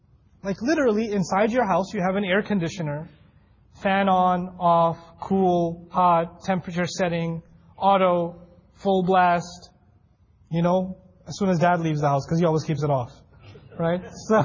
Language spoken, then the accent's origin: English; New York, United States; I'm from New York. I think this is nice weather, actually.